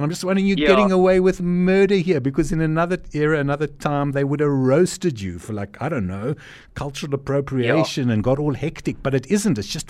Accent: Cape Town, Western Cape, South Africa; I'm Jewish because I'm from Cape Town.

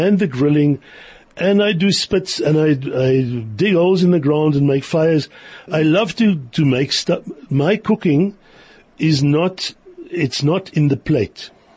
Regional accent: South Africa; now in France; I say, man, I'm from South Africa. Jeez, it's a lot drier here.

